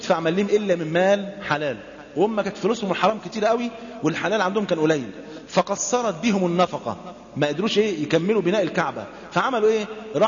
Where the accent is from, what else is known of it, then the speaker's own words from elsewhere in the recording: Egypt; وزي اللي حصل عندنا في مصر